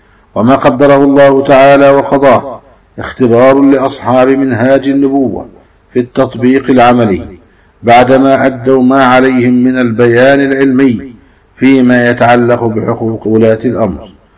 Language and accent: Arabic; Egypt; وأن يحفظ بلدنا مصر وولي أمرها بحفظه،